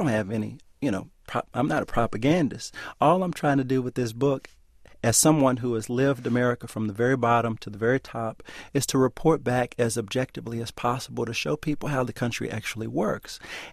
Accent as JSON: {"language": "English", "region": "Texas", "country": "United States", "said": "I'm from Texas where football is everything"}